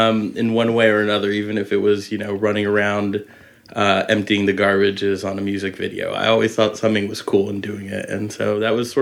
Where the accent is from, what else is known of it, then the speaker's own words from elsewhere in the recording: France; I grew up in France, where we had a lot of plays in theater.